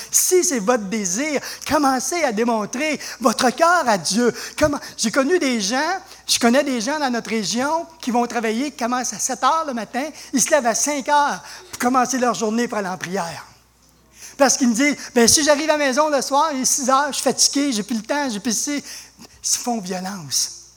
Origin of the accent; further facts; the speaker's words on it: Sherbrooke, Quebec, Canada; Nous, on est de Sherbrooke, donc l'église Pentecôte, pour nous, à l'époque, c'est l'année des réveils.